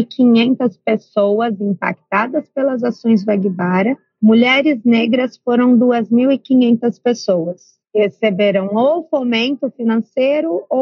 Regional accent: Campinas, São Paulo, Brazil; Eu cresci em Campinas.

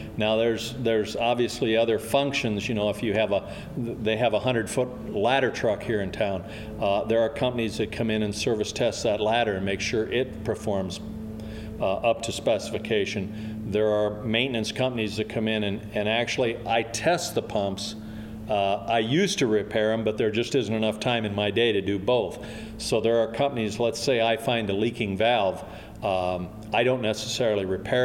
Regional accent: Raymond, Iowa, United States; also born or lived in Cedar Rapids; I'm originally from a little town of Raymond, Iowa, which is up just outside of Waterloo. But I spent almost 40 years in Cedar Rapids.

